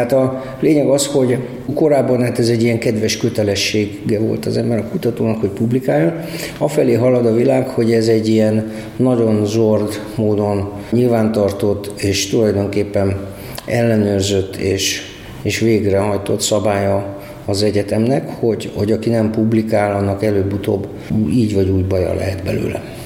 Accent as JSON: {"language": "Hungarian", "region": "Budapest", "country": "Hungary", "tie": "born or raised there", "said": "ott a Rákos Csabán, csak vagy mondja utca környékén, ahol felnőttem"}